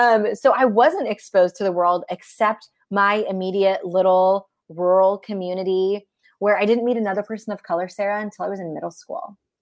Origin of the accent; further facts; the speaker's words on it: Delhi, India; born there; So I was left on a doorstep in Delhi, India.